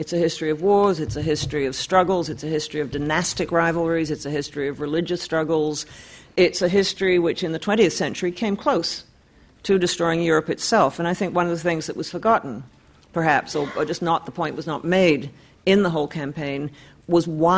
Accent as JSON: {"language": "English", "country": "Canada", "said": "I speak both as a Canadian and an historian"}